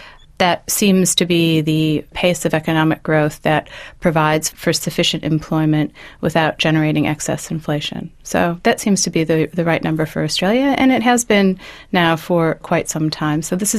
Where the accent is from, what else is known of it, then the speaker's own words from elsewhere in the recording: Chicago, Illinois, United States; You know, I grew up in Chicago, and Chicago has this fantastic Lake Michigan sitting right there.